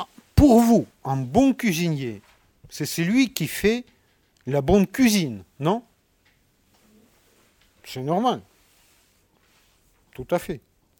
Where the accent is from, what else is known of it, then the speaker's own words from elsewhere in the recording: Russia; born there; French is a second language; Je suis né en Russie, j'ai 55 ans, je suis né sur les bords de la Volga.